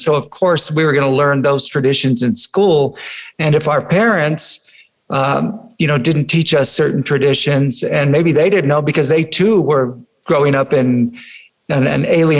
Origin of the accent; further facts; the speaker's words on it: Fresno, California, United States; we were Chicanos growing up in Fresno, man.